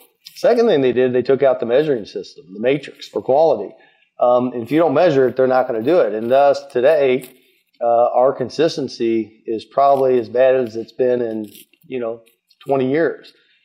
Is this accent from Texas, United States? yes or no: no; Louisville, Kentucky, United States; They left Louisville, Kentucky, my hometown.